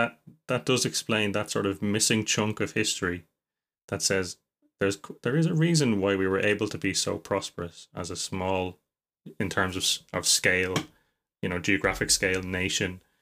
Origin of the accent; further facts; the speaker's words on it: Ireland; When I grew up in Ireland